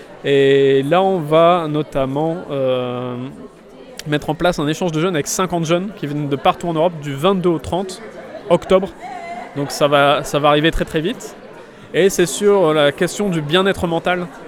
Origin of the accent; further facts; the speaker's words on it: Roubaix, Hauts-de-France, France; je viens de Roubaix, j'ai 32 ans